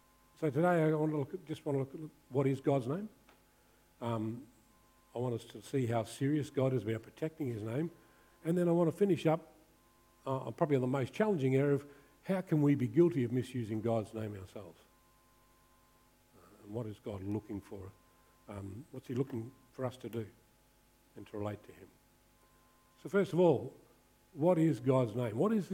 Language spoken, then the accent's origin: English; Australia; we're very casual in a lot of the way we approach things as Australian, very laid back.